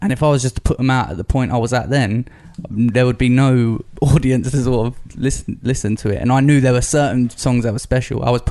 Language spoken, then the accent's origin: English; Margate, South East England, United Kingdom; I mean, I'm not from London. I'm from Margate.